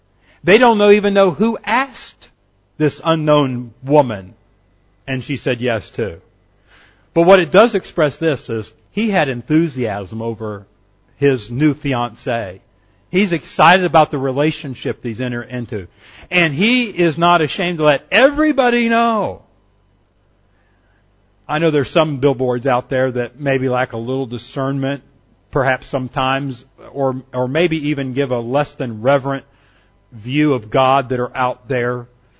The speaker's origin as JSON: {"language": "English", "region": "the South", "country": "United States", "tie": "born or raised there", "said": "I grew up in church. I grew up in the South. We went to Sunday school every single Sunday."}